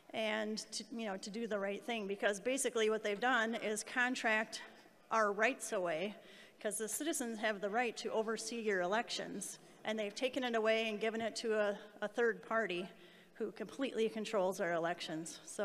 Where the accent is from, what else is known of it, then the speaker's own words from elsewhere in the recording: Sioux Falls, South Dakota, United States; I am from Sioux Falls area, yes.